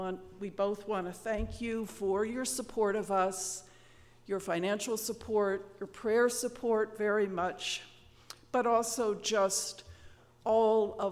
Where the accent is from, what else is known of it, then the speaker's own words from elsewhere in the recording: New York City, New York, United States; And I said, well, actually, we're from New York City.